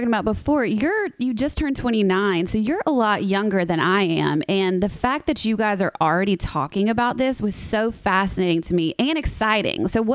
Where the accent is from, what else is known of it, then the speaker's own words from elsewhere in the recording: the South, United States; I mean, I'm from the South. So a lot of us are taught at a really young age